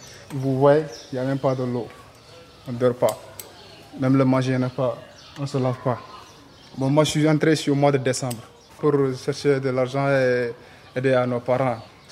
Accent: Senegal; Je suis sénégalais.

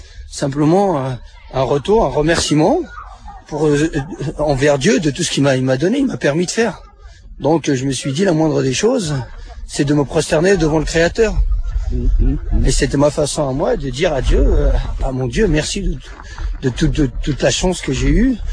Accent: France; je suis un Français, un républicain avant tout.

